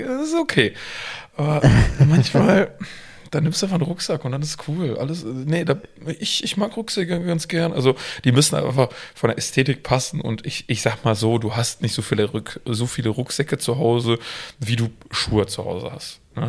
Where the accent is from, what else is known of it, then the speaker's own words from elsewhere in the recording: Münster, North Rhine-Westphalia, Germany; wenn du auf dem Fahrrad sitzt, dann ich als Münsteraner vor allem, dann trage ich keine Tasche in der Hand